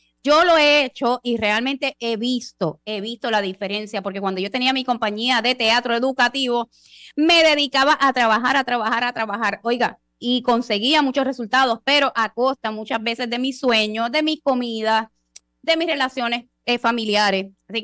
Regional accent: San Juan, Puerto Rico; now in Aguadilla, Puerto Rico; yo que vivo en Aguadilla, en el oeste, ustedes saben que soy de San Juan

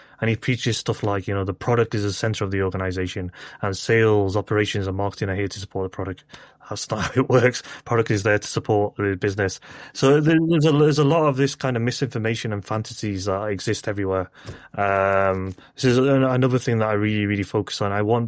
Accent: United Kingdom; this will be really risky to me as a British Britanni doing this.

